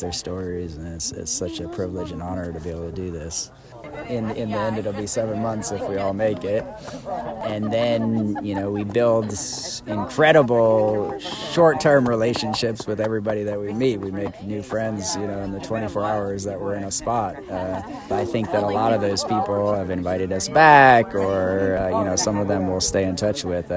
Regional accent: United States; I'm from the Aniyawiya Nation, Longhair Clan.

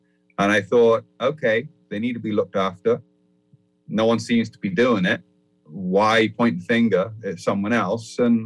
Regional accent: Bahamas; also born or lived in England; is a person that I was born in the Bahamas. I've grown up here. I spent about 12 years traveling around the world.

